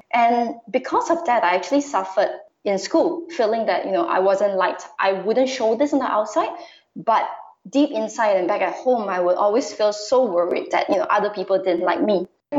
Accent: Malaysia; moved away as an adult; now in Singapore; So I'm Malaysian Chinese. I was born, I grew up in Malaysia. I did do a little bit of my undergrad studies in Australia. I started my career in Malaysia and then I moved to Singapore 7 years ago.

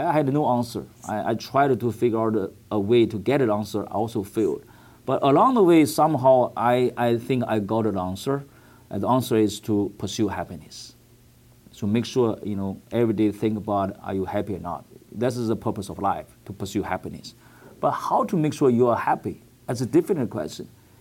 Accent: China; born there; English is a second language; I was born in China, and I was in Beijing 1994, 1995, 1996.

